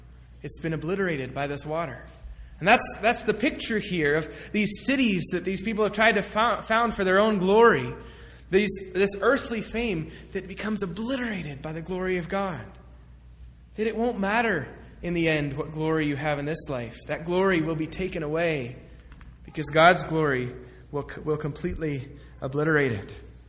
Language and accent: English; Massachusetts, United States; reminds me of a large reservoir near where I grew up in Massachusetts.